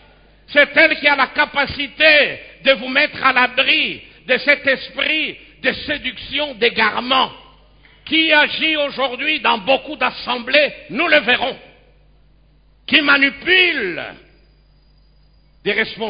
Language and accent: French; Kinshasa, DR Congo; non seulement ici chez nous, à Kinshasa, ici chez nous au Congo, et même au-delà